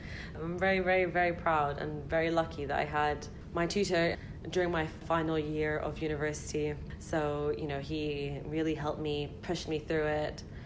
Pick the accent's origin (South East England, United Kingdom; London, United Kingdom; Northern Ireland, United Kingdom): South East England, United Kingdom; Brighton; I went to university in 2018 and I just graduated in 2022, and I'm from Brighton.